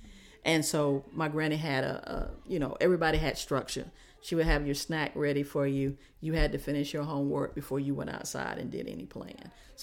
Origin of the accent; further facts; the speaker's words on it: Chapel Hill, North Carolina, United States; But also growing up in Pine Nose, we had what we call the Green Center or the Pine Nose Center, which was 8 years of my life was right across the street from me.